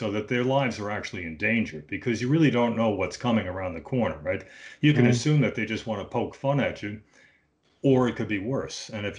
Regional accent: Bronx, New York, United States; now in New Jersey, United States; No, I grew up in the Bronx.

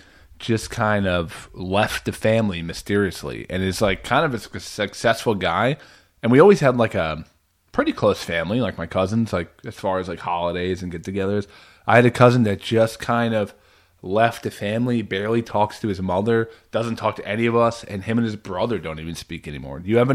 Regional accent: New Jersey, United States; from New Jersey.

